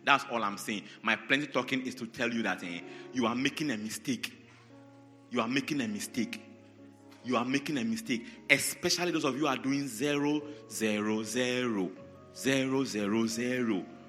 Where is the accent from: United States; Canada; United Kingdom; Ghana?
Ghana; Kumasi, Ashanti; Me, I came from Kumasi, but you can't go anywhere.